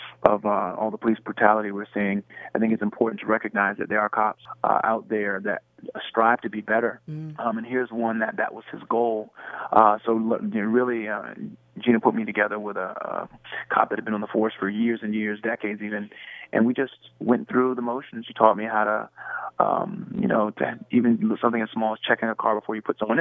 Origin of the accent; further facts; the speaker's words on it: Virginia, United States; Nah, you know, I'm from Virginia, so I definitely have an affinity for Baltimore.